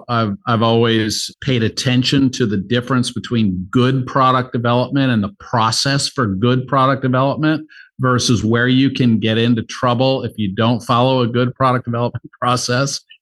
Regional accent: Detroit, Michigan, United States; I'm a kid from Detroit. So, you know, in Detroit in the 1980s, what you saw when I was growing up

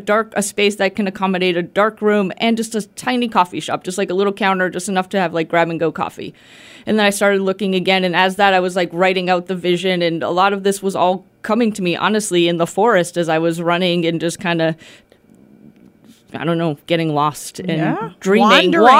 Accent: Boston, Massachusetts, United States; also born or lived in Austin, Texas; ago from Austin, Texas, and we came here looking to start new. We had never been to the Berkshires. I grew up in Boston, but I had never been to the Berkshires until we decided to move here.

